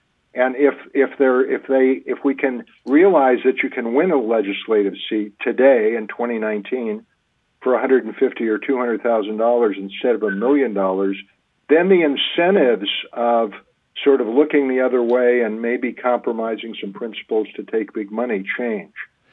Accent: Oregon, United States; I'm from the Rogue Valley. We don't have a big expensive media market the way the metro area does.

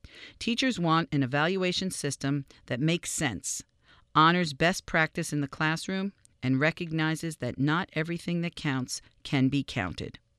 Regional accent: Harrison, United States; taught special education in my hometown of Harrison

